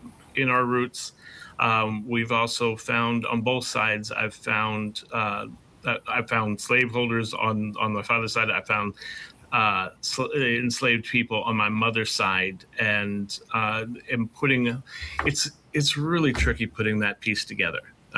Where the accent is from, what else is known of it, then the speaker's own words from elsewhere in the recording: East Coast, United States; I grew up on the East Coast, mostly, before coming out here.